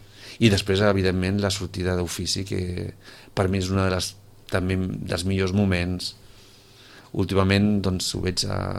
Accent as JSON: {"language": "Catalan", "town": "Barcelona", "region": "Catalonia", "country": "Spain", "said": "Jo sóc del Poble Sec"}